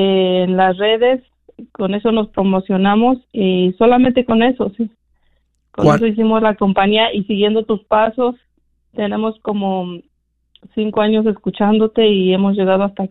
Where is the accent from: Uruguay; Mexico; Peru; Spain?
Mexico; Michoacán; now in New York, United States; Soy de Michoacán y radico en Nueva York.